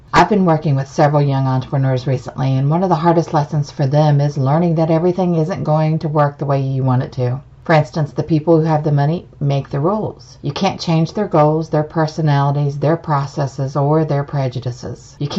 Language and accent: English; West Virginia, United States; now in North Carolina, United States; I grew up in West Virginia, and I've lived all over the country. I moved 11 times before I landed here in North Carolina a couple decades ago.